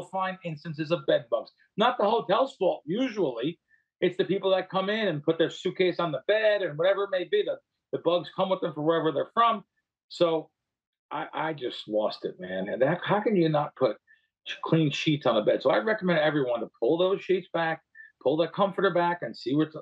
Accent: New York, United States; I, you know, you always want to think that I grew up in New York around my mother's family, and then I met a lot of people, Italians and Jewish and money guys and Greeks.

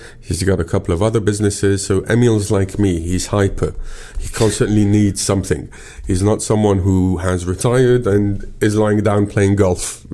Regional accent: Beirut, Beirut Governorate, Lebanon; So for me, growing up in Beirut, it was impossible to meet a player.

